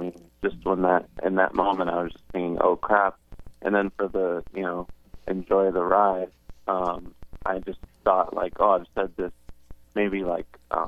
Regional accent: New Hampshire, United States; I grew up in New Hampshire, and, one of the jobs a lot of college kids got was to be a ice cream truck driver.

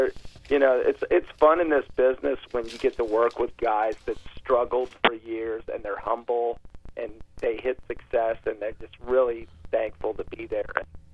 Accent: Texas, United States; Well, I grew up in Texas, so

